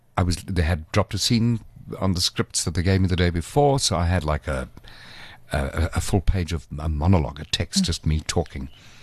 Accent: Eastern Cape, South Africa; I grew up in the Eastern Cape.

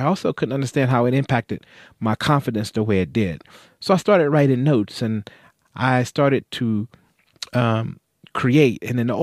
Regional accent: North Carolina, United States; all the factories where I grew up in North Carolina had moved overseas.

